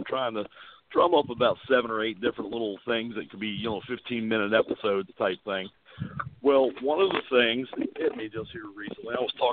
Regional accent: Scotland, United Kingdom; So, yeah, not to mention the fact I come from Scotland

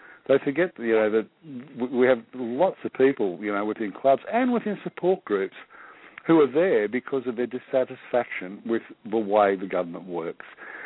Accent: Australia; because I'm an Aussie, I'm not American

